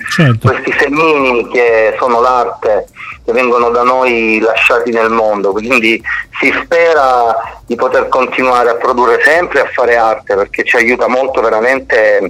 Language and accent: Italian; Apulia, Italy; accent: Lecce dialect; andai a cantare una canzone, ti dico, nel mio dialetto, nella lingua, nel dialetto leccese.